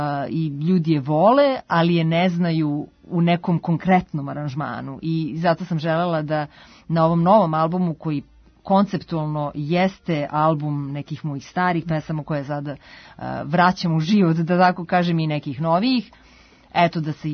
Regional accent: Serbia; accent: ekavian; Ja sam odrasla u Jugoslaviji, u zemlji bratstva, jedinstva i ljubavi

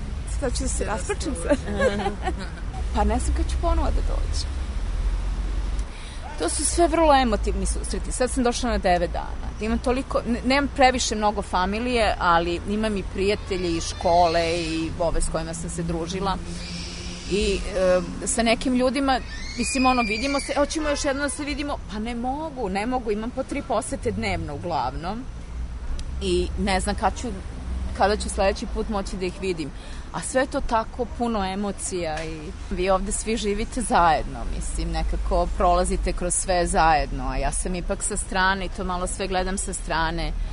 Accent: Serbia; Ma odakle iz Evrope, jer rekao iz Srbije.

